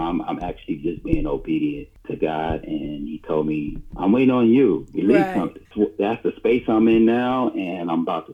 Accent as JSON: {"language": "English", "region": "East Coast", "country": "United States", "also_born_or_lived": "California", "said": "Well, let's see. My father came to California. I'm from the East Coast."}